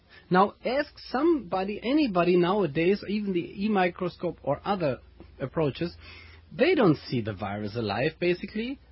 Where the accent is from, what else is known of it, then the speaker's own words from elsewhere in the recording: Germany; English is a second language; I'm from Germany. I have always difficulty with the English.